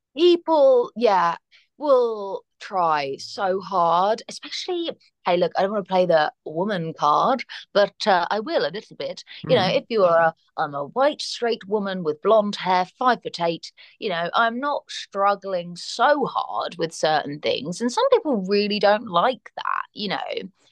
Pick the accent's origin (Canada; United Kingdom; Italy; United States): United Kingdom; And that's funny because I'm a British person.